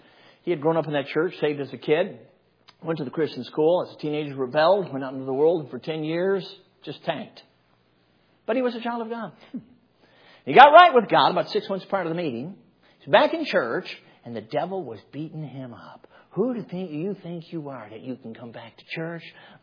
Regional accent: Chicago, Illinois, United States; I mean, I grew up in Chicago. We had bumblebees.

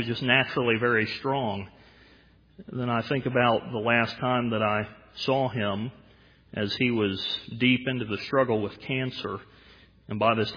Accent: the South, United States; I'm from the South. That would be very rude to say something like that.

